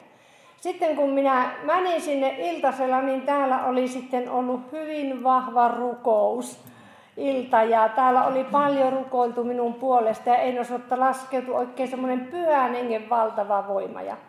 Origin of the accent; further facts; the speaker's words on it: Outokumpu, North Karelia, Finland; now in Pietarsaari, Finland; Minun kotipaikka, semmoinen vanha pieni mökki, niin me on siellä sitten oltu monta kuukautta aina kesällä Outokummussa.